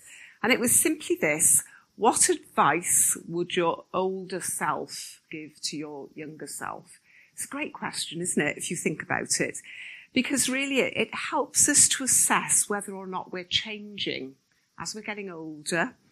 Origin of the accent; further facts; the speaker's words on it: Newport, Wales, United Kingdom; accent: Welsh; also born or lived in Rhondda Valley / Cardiff; I was born in a place called the Rhondda Valley. Anybody heard of that? Yeah. And was really raised in Newport and then went to study in Cardiff.